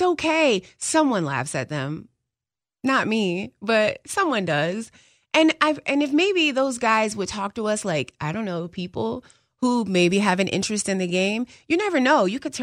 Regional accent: Ohio, United States; growing up in Ohio, where I would say most of the state are Buckeye fans, even if they don't want to be.

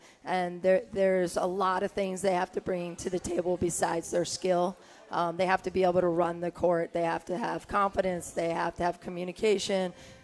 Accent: California, United States; And I'm originally from California, so obviously true to my heart.

